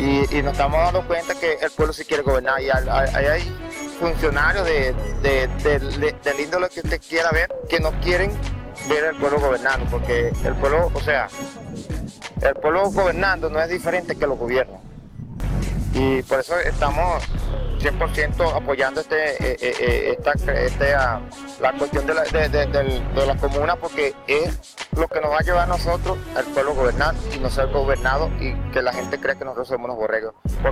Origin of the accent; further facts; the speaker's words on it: Apure, Venezuela; yo vengo del Estado Apure y … Pertenezco a una comuna ya constituida como una agroproductiva socialista Río Apure de la parroquia San Vicente.